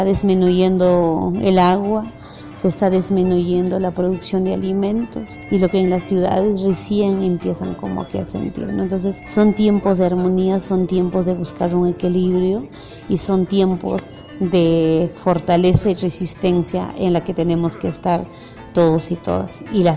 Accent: Huancavelica, Peru; soy quechua de Huancavelica, Perú.

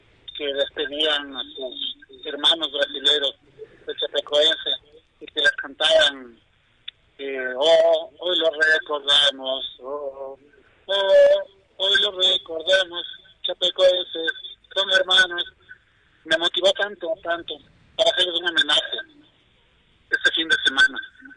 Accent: Ecuador; somos ecuatorianos y tenemos que rendir un homenaje

